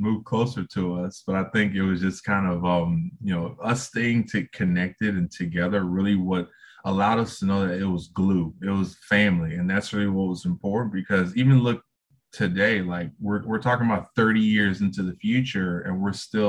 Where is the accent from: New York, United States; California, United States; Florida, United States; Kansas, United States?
New York, United States; Growing up in New York was a special place because, you know, we all reunited as children and we used to play.